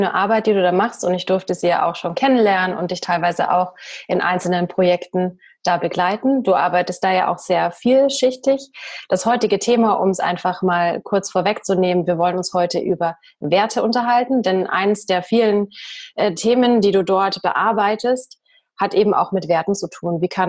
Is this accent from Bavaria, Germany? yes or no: yes; Bavaria, Germany; accent: Bavarian; Sonst müsste ich hier immer noch mit einem bayerischen Dialekt sprechen. Ich meine, ich liebe meinen Dialekt. Ich kann das auch immer noch, by the way.